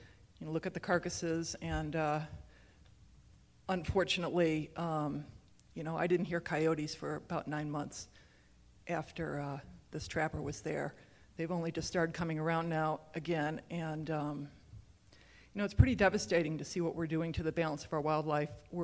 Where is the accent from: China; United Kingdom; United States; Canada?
United States; Great Lakes; now in New Mexico, United States; So I have been lucky enough to live in New Mexico for the last 25 years, and I hail from the Great Lakes